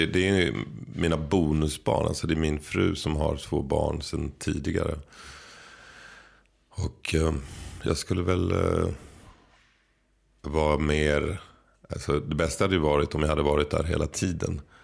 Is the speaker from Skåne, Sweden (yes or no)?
yes; Skåne, Sweden; accent: Scanian; Nu direkt bara du säger det här så börjar jag prata skånska.